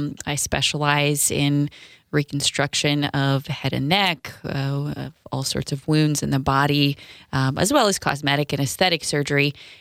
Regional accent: Lviv, Lviv Oblast, Ukraine; This particular trip was actually to my hometown of Lviv

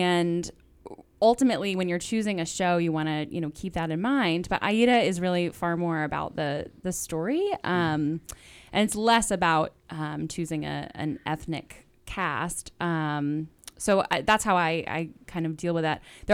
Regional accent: Concord, New Hampshire, United States; I'm a woman from Concord, so born and raised New Hampshireite.

